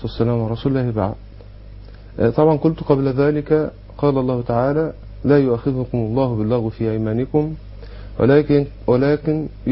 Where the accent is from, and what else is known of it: Egypt